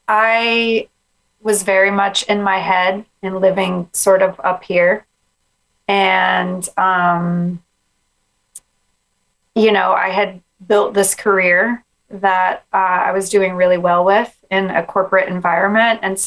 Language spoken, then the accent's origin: English; Texas, United States; I grew up on the Gulf Coast of Texas, where it's flat.